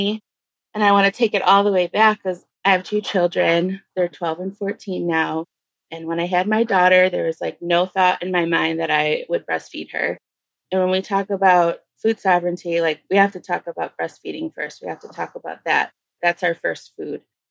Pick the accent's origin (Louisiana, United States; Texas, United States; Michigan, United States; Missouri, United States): Michigan, United States; Detroit; It's my English name. I'm Bear Clan. I'm originally from Detroit, and I'm Anishinaabe.